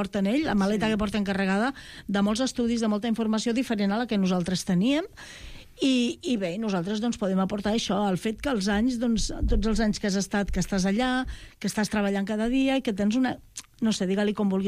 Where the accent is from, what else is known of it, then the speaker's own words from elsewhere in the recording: Lleida, Catalonia, Spain; Sí, perquè jo sóc de poble, sóc de Lleida, però també sóc de poble per part de la meva mare